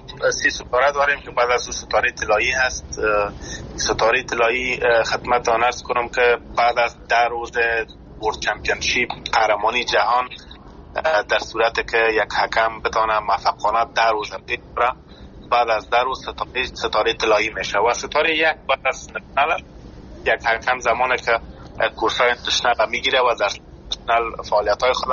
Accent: Afghanistan; born or raised there

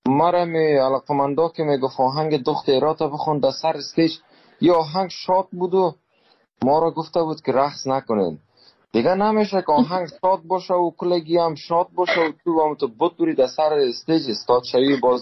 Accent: Afghanistan; دوستای هنرمند ما که از افغانستان آمدیم

